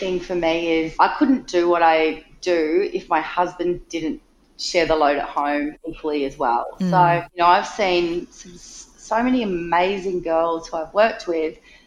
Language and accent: English; Australia; that's been drummed into me my whole life, growing up as an Aussie kid, is you've just got to have a really great sun protection.